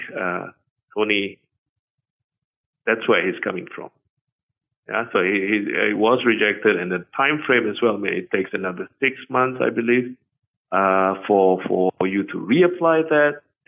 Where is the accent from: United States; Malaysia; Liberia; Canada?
Malaysia; as a Malaysian